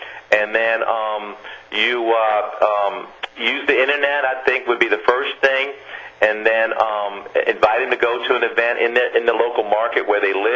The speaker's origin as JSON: {"language": "English", "region": "Florida", "country": "United States", "said": "I'm from the St. Pete, Tampa Bay area"}